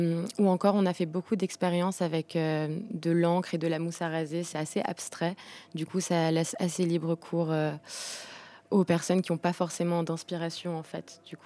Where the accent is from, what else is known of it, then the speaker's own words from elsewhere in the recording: Crans-Montana, Valais, Switzerland; Alors moi, j'ai grandi à Crans-Montana. Donc, je suis moitié valaisanne et moitié arménienne, parce que ma mère est du coup arménienne d'Iran. Et voilà. Et ça fait 7 ans que je vivais à Paris, du coup, pour faire mes études.